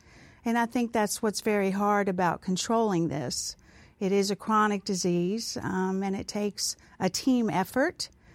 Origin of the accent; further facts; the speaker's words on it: the South, United States; You know, I grew up in the South, and we fried everything